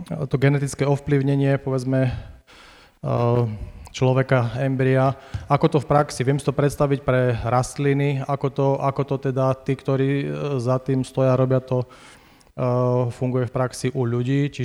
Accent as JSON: {"language": "Slovak", "town": "Turzovka", "region": "Žilina Region", "country": "Slovakia", "said": "som z Turzovky."}